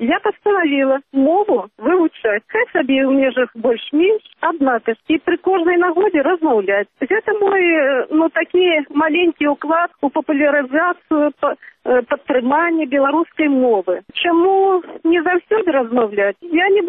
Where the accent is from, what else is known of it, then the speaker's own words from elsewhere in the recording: Kaliningrad, Kaliningrad Oblast, Russia; moved away as an adult; now in Belarus; Я родилась в Калининграде. И все время становления, так сказать, личности провела, в общем-то, там. Я уже в такой довольно зрелой юности переехала в Беларусь.